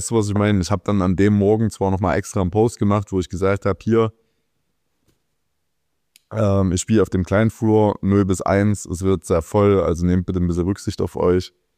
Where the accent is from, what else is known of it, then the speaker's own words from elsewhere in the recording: Berlin, Germany; Ich rap einfach nur über meine Heimat so. Wie jeder Berliner, Alter.